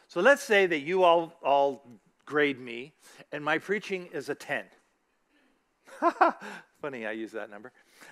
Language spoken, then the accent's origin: English; California, United States; I was raised in California, so math was not my thing.